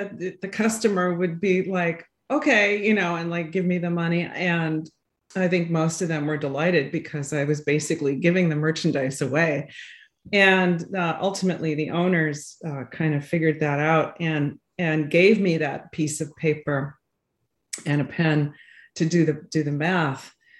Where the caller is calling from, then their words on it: Manhasset, New York, United States; I am in Manhasset, which is on the North Shore of Long Island, about 25 minutes from the city.